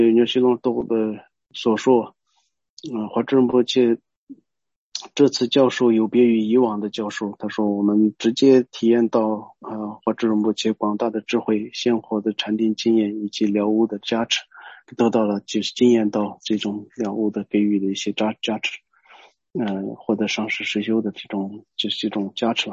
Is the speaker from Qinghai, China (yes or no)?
yes; Qinghai, China; 年宝玉这就是我的家乡那边，我们说的那边呢就很壮美的一个地方，非常就是好的很舒服的一个地方嘛，很圣地嘛